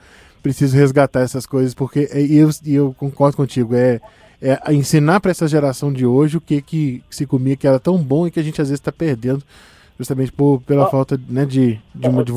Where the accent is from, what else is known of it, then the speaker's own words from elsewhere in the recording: Minas Gerais, Brazil; Eu que sou mineiro, adoro essas coisas.